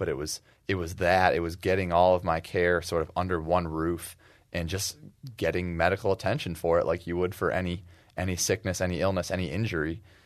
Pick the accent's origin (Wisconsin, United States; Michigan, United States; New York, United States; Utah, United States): Michigan, United States; Ann Arbor; born or raised there